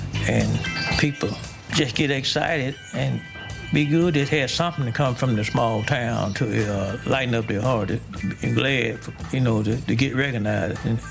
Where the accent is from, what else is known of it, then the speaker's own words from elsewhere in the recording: Duck Hill, Mississippi, United States; I was born here in Duck Hill, but I raised out in the country, right there, east of Duck Hill. A little community called Swept. That's where I'm from all my life, but I was born in Duck Hill.